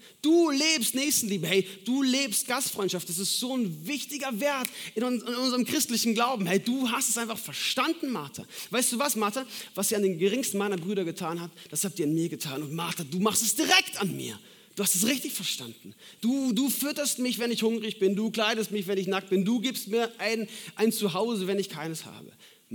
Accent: Munich, Bavaria, Germany; Ich komme gebürtig aus München und bin dort dann in meiner Heimatgemeinde auch in eine FEG gegangen

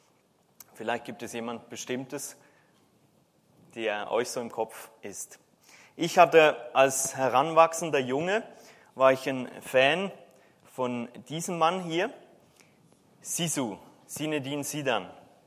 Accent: Baden-Württemberg, Germany; Als Badener hier ist natürlich die Daumen werden gedrückt

